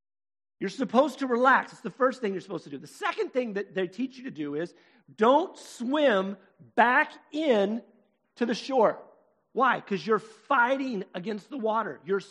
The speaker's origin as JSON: {"language": "English", "town": "Sacramento", "region": "California", "country": "United States", "tie": "born or raised there", "said": "I grew up in Sacramento, California. We had the American River, and every year we had people drowning constantly."}